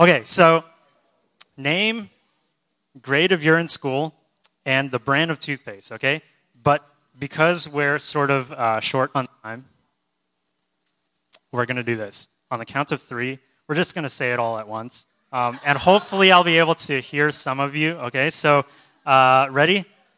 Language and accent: English; Boston, Massachusetts, United States; So I'm from Boston, and there's a lot more non-interesting stuff that I guess I also included